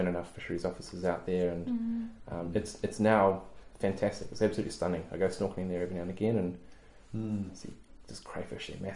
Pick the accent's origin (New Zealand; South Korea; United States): New Zealand; Island Bay, Wellington; I think of a story of when we were growing up in Island Bay.